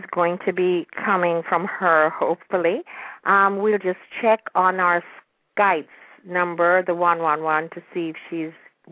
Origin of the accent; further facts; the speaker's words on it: Jamaica; now in United States; I'm a Jamaican, but I have lived in the United States for almost 50 years.